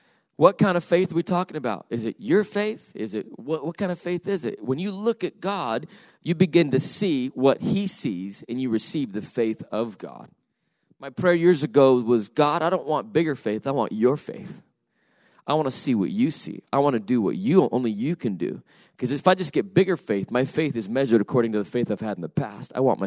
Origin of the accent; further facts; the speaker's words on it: Salt Lake City, Utah, United States; I'm from Salt Lake City, Utah.